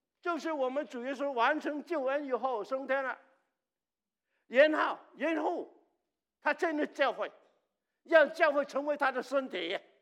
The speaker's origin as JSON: {"language": "Chinese", "country": "China", "also_born_or_lived": "Hong Kong / Canada", "said": "你是中国来的，我也是中国来的。我在中国停过，我在香港停过，我在加拿大也停过"}